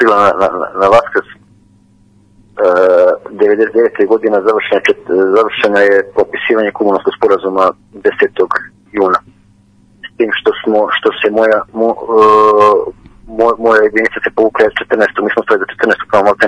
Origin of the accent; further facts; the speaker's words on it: Šumadija, Serbia; iz Šumadije i ne samo ja, velika većina moje braće sa teritorije cijele Srbije